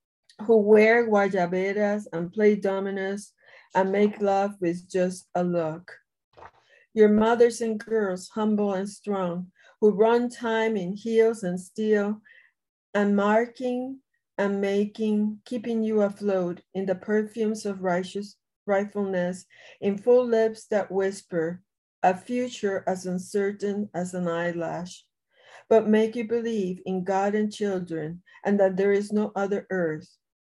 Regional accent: Puerto Rico; also born or lived in Mexico; now in United States; I was born in Mexico. But grew up in the island. I grew up in Puerto Rico.

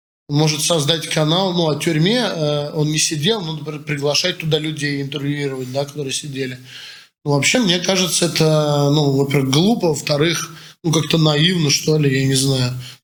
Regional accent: Moscow, Russia; я как человек москвич

